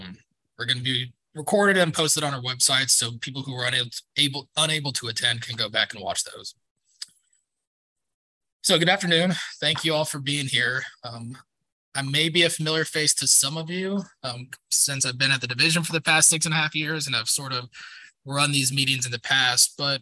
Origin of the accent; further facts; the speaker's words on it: Texas, United States; After college, I went to go work for my hometown senator, Senator Tommy Williams, and I worked for him for 5 years